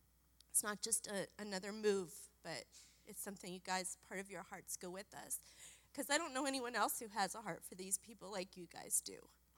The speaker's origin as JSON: {"language": "English", "region": "Florida", "country": "United States", "tie": "born or raised there", "moved": "yes", "said": "We grew up in Florida. We have deep roots. I've never moved before in my life until we moved to Kentucky."}